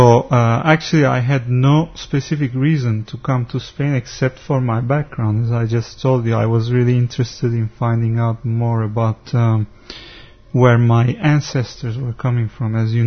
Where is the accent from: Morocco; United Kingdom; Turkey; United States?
Turkey; Because growing up in Turkey, I never had problems in that sense.